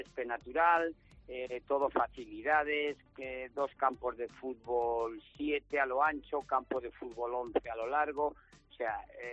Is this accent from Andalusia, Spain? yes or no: no; Castile and León, Spain; Yo, como sabéis, soy de Favero del Bierzo